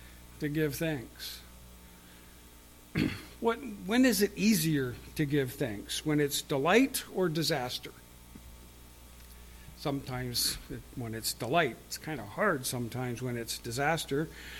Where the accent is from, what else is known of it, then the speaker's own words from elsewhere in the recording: Canada; there is a difference for us as Christians, even though we're Canadian